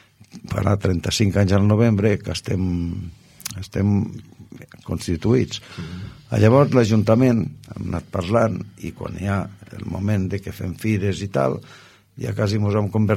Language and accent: Catalan; Balaguer, Catalonia, Spain; Jo no visc a Balaguer, però jo sóc de Balaguer.